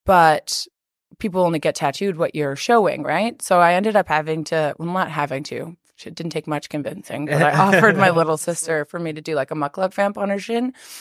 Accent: Fort McMurray, Alberta, Canada; growing up in Fort Mac, there wasn't as much opportunity to learn from others.

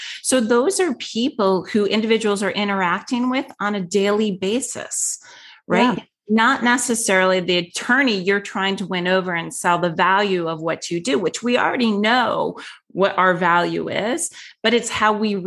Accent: New York, United States; now in Florida, United States; Now, again, I was from New York, living in Florida, and now I had a large contingency of clients in the LA area.

